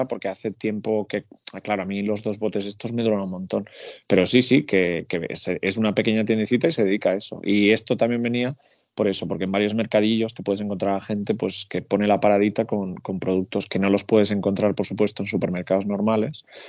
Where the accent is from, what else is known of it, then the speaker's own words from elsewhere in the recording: Spain; Entonces yo me he hecho gracia porque me he visto identificado siendo español.